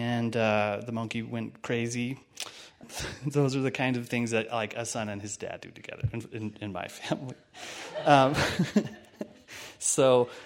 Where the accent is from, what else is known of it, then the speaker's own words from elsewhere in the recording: Wyoming, United States; I was born in Wyoming. If you know that many people from Wyoming, you know that they can't help but tell you that they're from Wyoming at least once a month. I'm one of those.